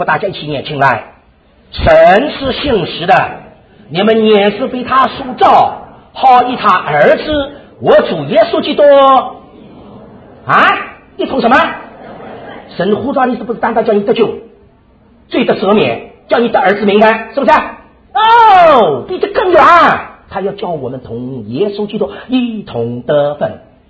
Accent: Shanghai, China; 那我们上海人，他们吃茶有茶杯。

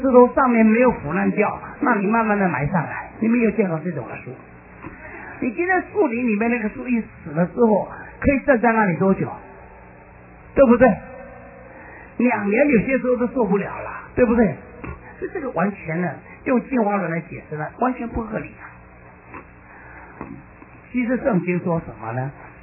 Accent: China; 那诸位弟兄姐妹，连我们中国人都有啊

